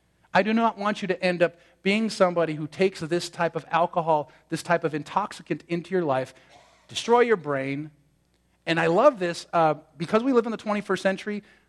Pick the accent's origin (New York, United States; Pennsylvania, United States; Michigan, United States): Michigan, United States; also born or lived in Ohio; I was born in Ohio, grew up in Michigan. All my formative years went to school in a Roman Catholic school.